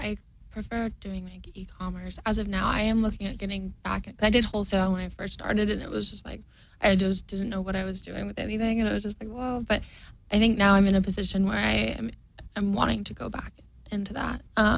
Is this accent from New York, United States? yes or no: no; Georgia, United States; growing up in Georgia, we grew up on a lot of land, kind of isolated with my, I have three other sisters.